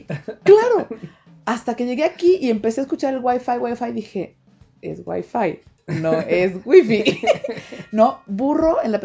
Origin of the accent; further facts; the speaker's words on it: Mexico; moved away; also born or lived in Spain; yo estaba en el que me voy de aquí, digo, salí de México y me fui para España.